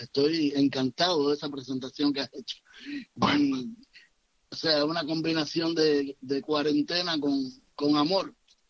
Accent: Matanzas, Cuba; born there; Yo nací en Matanzas, en lo que se llama la ciudad de Matanzas

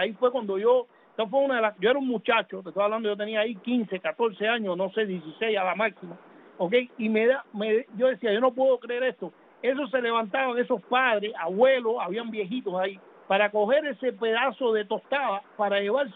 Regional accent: Punta Brava, Havana, Cuba; Y yo agarraba una guagua en frente a una fonda que había en mi pueblo, en Punta Brava.

